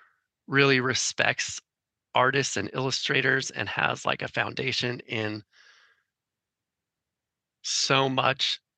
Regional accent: California, United States; moved away as an adult; now in Kansas City, United States; growing up in California, moving to Kansas City, Missouri, to get my first job at Hallmark Cards.

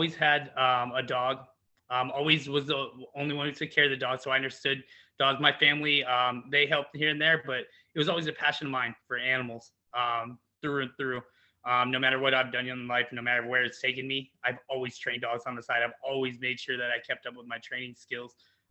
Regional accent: Dallas, Texas, United States; also born or lived in San Diego; I grew up in Dallas, Texas. As soon as I could get out of there, I got in the military. Was in the military for a few years in San Diego. Brought me out to San Diego.

